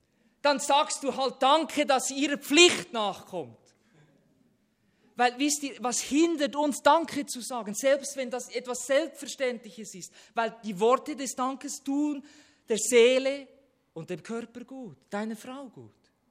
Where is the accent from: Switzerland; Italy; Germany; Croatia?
Switzerland; warum sind wir Schweizer manchmal so sparsam?